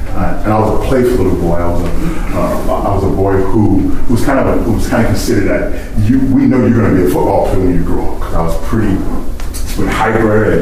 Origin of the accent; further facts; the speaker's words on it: St. Louis, Missouri, United States; now in Chicago, United States; My story, I grew up in St. Louis, Missouri